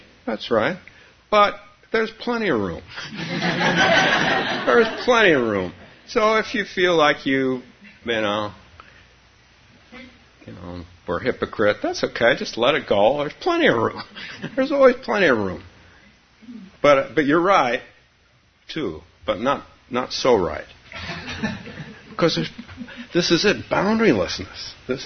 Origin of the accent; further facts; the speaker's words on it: San Francisco, California, United States; moved away; I'm also from San Francisco. Although I've been gone a long time.